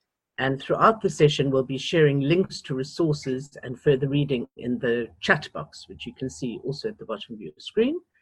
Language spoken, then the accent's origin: English; South Africa; now in Netherlands; I'm the director of the Transnational Institute. I'm from South Africa, but I live in the Netherlands.